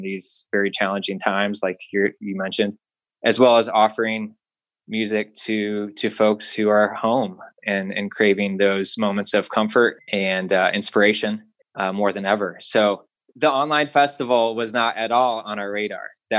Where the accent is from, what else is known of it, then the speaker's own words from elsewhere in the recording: North Manchester, Indiana, United States; bringing a festival to my hometown, actually in Northern Indiana, North Manchester.